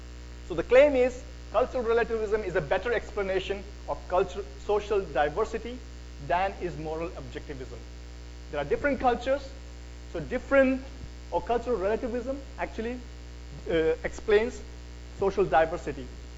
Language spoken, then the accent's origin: English; India; I come from India, and in India, before 1850